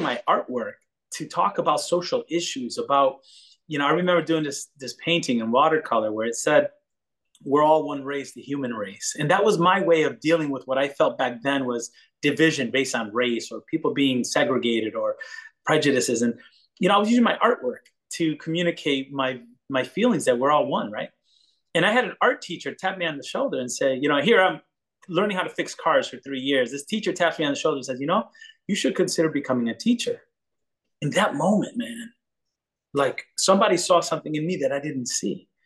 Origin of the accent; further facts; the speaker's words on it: Connecticut, United States; born there; my parents came from Puerto Rico when they were young so that we could have more opportunities. I was born in Connecticut. So for me, I went to a technical high school.